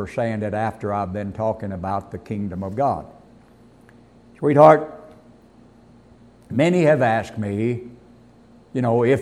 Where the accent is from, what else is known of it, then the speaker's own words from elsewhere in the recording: Texas, United States; I was born and bred here. I was, not only that, I was born and bred in Texas.